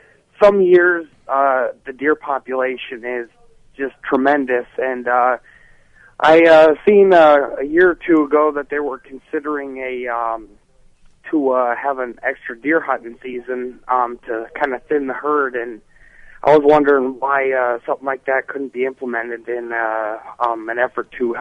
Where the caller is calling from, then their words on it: Mason City, Iowa, United States; Mason City, Iowa.